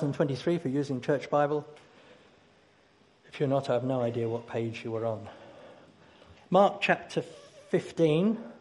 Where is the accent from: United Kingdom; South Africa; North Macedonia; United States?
United Kingdom; Dartford, South East England; I come from Dartford. I've lived there since I was 3 years old, but I'm not there very much these days.